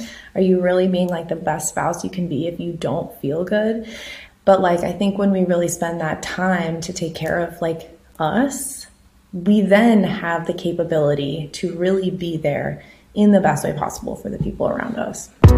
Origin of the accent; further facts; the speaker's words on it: Boulder, Colorado, United States; I grew up in Colorado. So like I grew up in Boulder, Colorado. So I grew up with like the crunchy moms, you know, just all over everywhere.